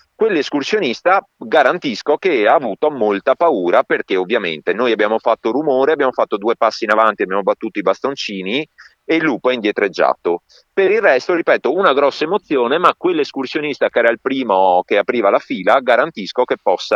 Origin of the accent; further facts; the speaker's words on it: Venice, Veneto, Italy; now in Caviola, Italy; sono veneziano, vengo a Caviola Pisoliva dal 94, ho casa quassù